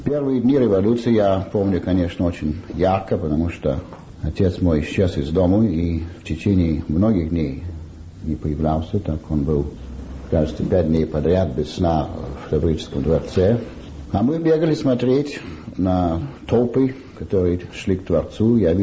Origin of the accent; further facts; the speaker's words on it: Saint Petersburg, Russia; born there; Я родился в Петербурге в 1905 году, 3 апреля, на Бассейной улице.